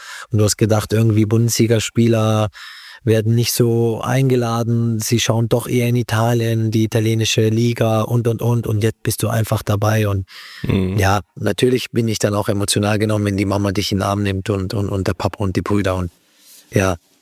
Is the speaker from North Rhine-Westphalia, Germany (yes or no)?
no; Freiburg, Baden-Württemberg, Germany; oder bleibt's lieber doch in Freiburg, in meiner Heimat?